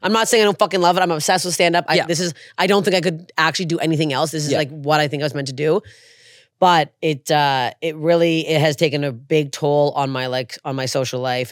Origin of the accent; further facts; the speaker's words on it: Canada; moved away as an adult; now in United States; Like I, as a Canadian performer, you pretty much have to move to the States. So 8 years ago, I picked up and I left all my family, all my friends.